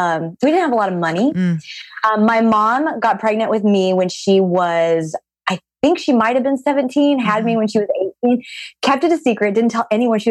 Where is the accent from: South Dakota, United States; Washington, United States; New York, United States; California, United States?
South Dakota, United States; You're from Michigan and I am from South Dakota.